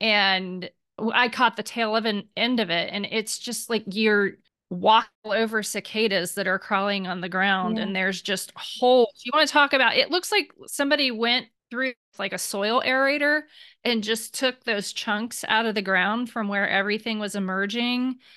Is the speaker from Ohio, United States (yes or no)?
yes; Ohio, United States; I mean, because I grew up in the Midwest and we dealt with this.